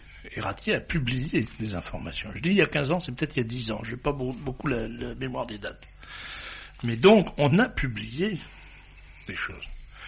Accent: France; en tant que Français

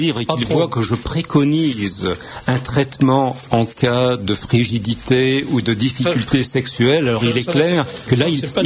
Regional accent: Corsica, France; Je suis corse, en effet.

